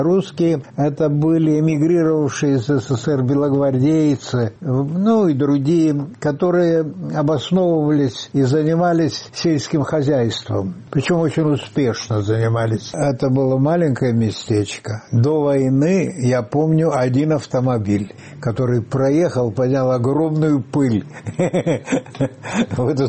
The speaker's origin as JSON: {"language": "Russian", "town": "Dondușeni", "region": "Dondușeni District", "country": "Moldova", "tie": "born or raised there", "said": "Я родился в Румынии, в Бессарабии, и я не успел пойти в школу до войны. Но я успел до войны немножко поучиться идиш. Учитель приходил. Дело в том, что это местечко, где мы жили, Дондюшана называется."}